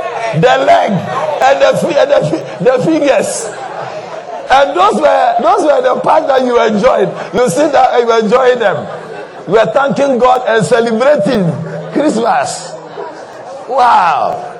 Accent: Anamabu, Central Region, Ghana; Some of you know I come from Anamabu

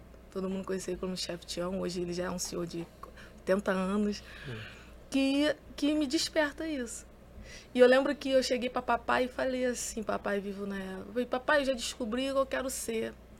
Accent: Rio de Janeiro, Brazil; Isso, sou de Pedra de Guaratiba.

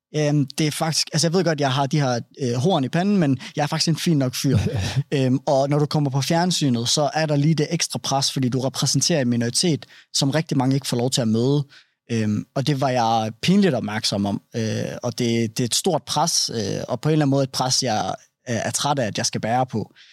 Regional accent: Brabrand, Central Denmark Region, Denmark; at jeg er fra Brabrand

